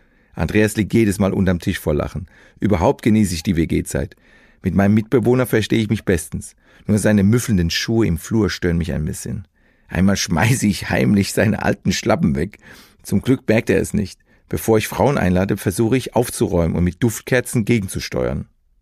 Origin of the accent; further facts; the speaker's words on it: Mannheim, Baden-Württemberg, Germany; Sein krasser Ludwigshafener Dialekt ist selbst für mich als Mannheimer kaum zu verstehen.